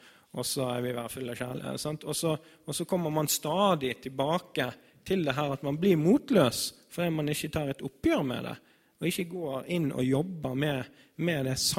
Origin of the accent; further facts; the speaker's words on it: Bergen, Vestland, Norway; born there; Jeg er født i Bergen av min mor og min far.